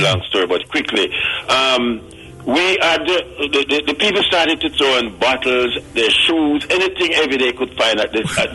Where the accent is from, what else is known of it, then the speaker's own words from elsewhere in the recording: Kingston, Jamaica; and I told them we're from Kingston, Jamaica. We came to uplift it through the power of reggae music.